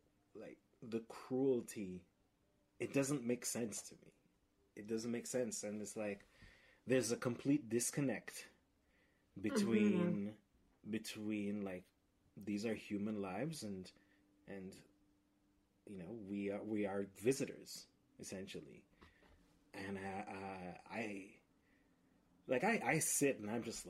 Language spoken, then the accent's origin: English; Jamaica; also born or lived in Haiti; I grew up in Jamaica and Haiti